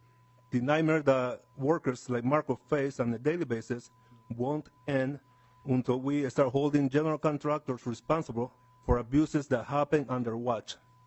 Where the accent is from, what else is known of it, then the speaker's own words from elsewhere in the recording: Panama; English is a second language; moved away as an adult; now in Hugo, United States; I'm originally from Panama, and my wife is from Minnesota, and we now live in Hugo.